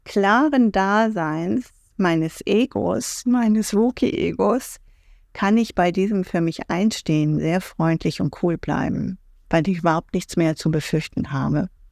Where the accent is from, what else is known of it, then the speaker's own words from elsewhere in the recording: Iraq; now in Germany; meine irakische zweite Staatsbürgerschaft, die eigentlich meine erste gewesen war